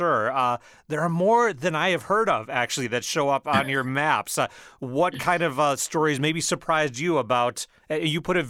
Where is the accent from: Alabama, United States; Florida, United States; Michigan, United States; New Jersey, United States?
Michigan, United States; also born or lived in Wisconsin; I'm from Michigan, spent most of my life now in Wisconsin